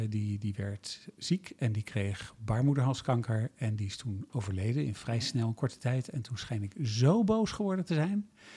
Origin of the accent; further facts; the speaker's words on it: The Hague, South Holland, Netherlands; Maar ik kom oorspronkelijk uit Den Haag.